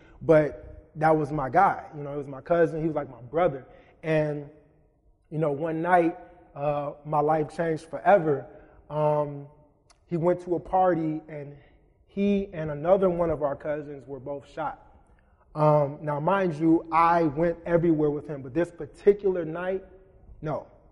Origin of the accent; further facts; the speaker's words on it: Ypsilanti, Michigan, United States; I grew up in Ipsy my whole life. It's Ipsy, by the way, Pastor Bill, Ipsy. I lived in Ipsy my whole entire life. I've never lived anywhere.